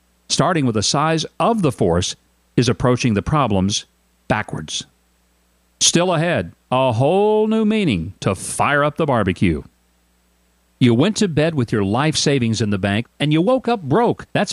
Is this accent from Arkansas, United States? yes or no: yes; North Little Rock, Arkansas, United States; from North Little Rock, Arkansas.